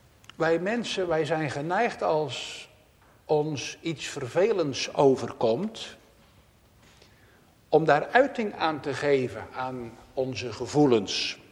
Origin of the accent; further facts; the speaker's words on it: Netherlands; Ja, daar zijn wij Nederlanders berucht om in het buitenland.